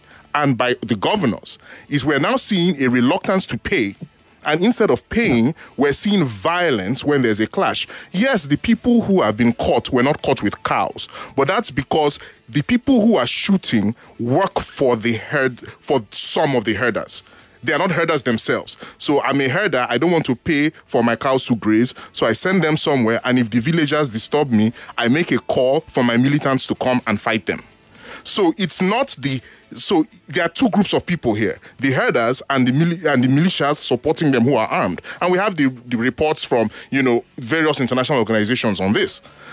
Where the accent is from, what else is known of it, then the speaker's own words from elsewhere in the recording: Port Harcourt, Rivers, Nigeria; we grew up here in Nigeria. When I was younger, the herdsmen would pass through my hometown, Port Harcourt.